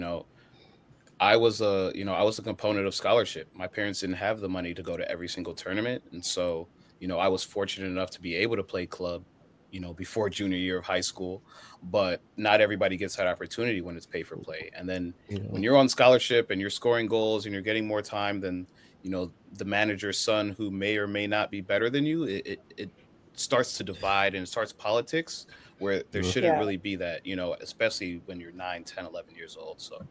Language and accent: English; Cleveland, Ohio, United States; I'm from Cleveland, Ohio.